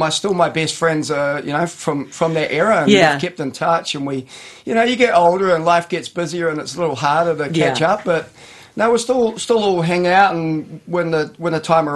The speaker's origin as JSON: {"language": "English", "town": "Masterton", "region": "Wellington", "country": "New Zealand", "tie": "born or raised there", "said": "So growing up in Masterton, there were two record stores."}